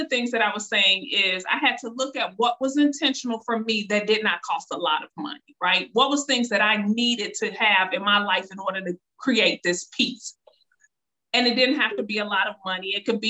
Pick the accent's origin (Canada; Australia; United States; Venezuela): United States; Chicago, Illinois; now in Texas; I was born and raised in Chicago, live right off the lake.